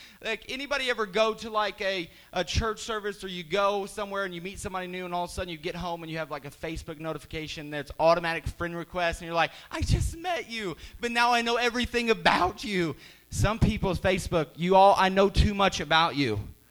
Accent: Pinckneyville, Illinois, United States; growing up in Pinckneyville, Illinois, I didn't know a whole lot of people. Growing up in a town of 4,500 people can kind of do that to a guy.

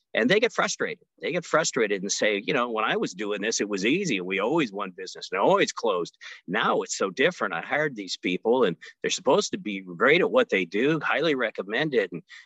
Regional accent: Omaha, Nebraska, United States; And I started looking around Omaha, Nebraska, my hometown. I born and raised here.

